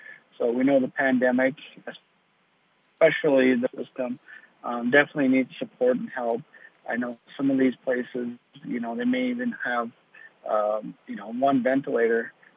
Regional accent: Strawberry Lake, Minnesota, United States; I am born and raised in the area, and I am originally from Strawberry Lake on White Earth Reservation for White Earth Nation. And so I grew up in this area for a while there.

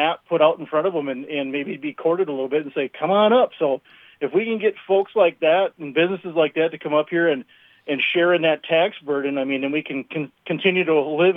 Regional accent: Elk River, Minnesota, United States; My background would be I grew up in Elk River. I graduated from Elk River High School.

